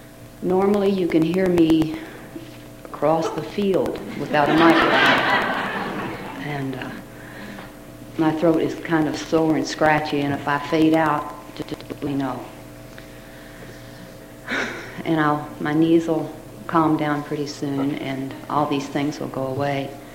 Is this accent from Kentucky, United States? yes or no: yes; Louisville, Kentucky, United States; born there; I am the oldest of nine children, and I was born in Louisville.